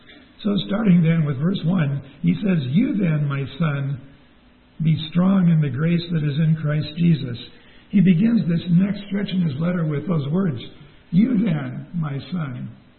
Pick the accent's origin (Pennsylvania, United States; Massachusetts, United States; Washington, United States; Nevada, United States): Washington, United States; Seattle; I grew up in Seattle, and it doesn't rain all the time there